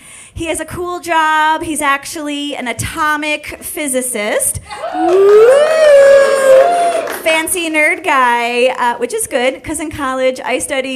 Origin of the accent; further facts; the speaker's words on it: United States; now in Georgia, United States; growing up near Canada, we didn't have grits. We didn't have sweet tea. We didn't have pimento cheese. We didn't have hush puppies. Northerners, we are not rude